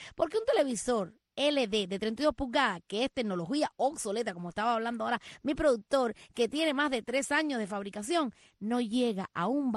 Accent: Cuba; Que además ya el hombre se había ido de Cuba, porque ya allí en mi pueblo no existe ni técnico, de electricista, ni nadie.

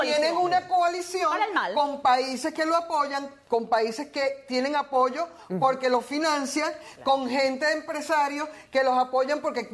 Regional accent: Venezuela; Que nosotros decíamos, ah, nosotros no somos los cubanos, pero el régimen nos puso como los cubanos

